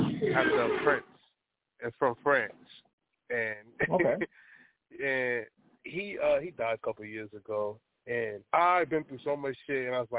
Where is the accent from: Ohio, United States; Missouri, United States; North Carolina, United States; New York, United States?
New York, United States; Brooklyn; You feel me? I'm from Brooklyn, New York.